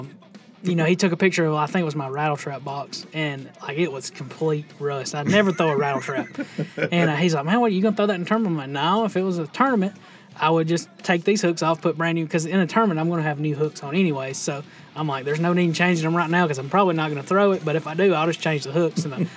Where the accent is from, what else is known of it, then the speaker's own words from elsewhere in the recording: Alabama, United States; Like when I was on Smith, growing up on Smith Lake, we had all of our tackle in one bag.